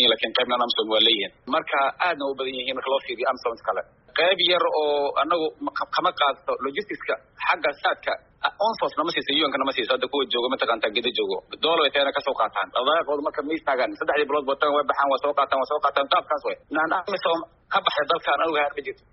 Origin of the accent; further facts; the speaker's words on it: Somali Region, Ethiopia; anigu waxaan ka soo jeedaa Soomaalida Ethiopia